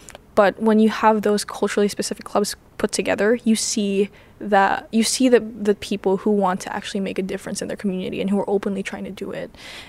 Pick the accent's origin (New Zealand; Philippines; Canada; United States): Philippines; because I'm Filipino, one teacher did bring up